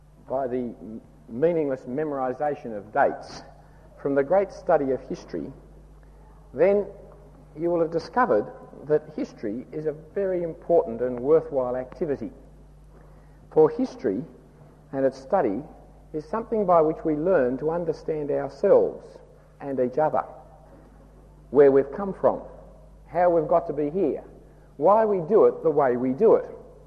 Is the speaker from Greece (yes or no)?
no; Australia; accent: Australian; I'm an Australian. But one of the ways in which I learn to understand myself is from my history, that my forebears came out here and we've been living here for X number of generations